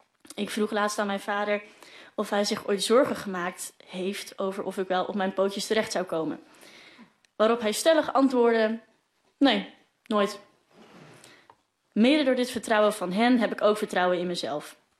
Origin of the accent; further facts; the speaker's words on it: Friesland, Netherlands; mijn ouders nu vanuit Friesland, waar ik vandaan kom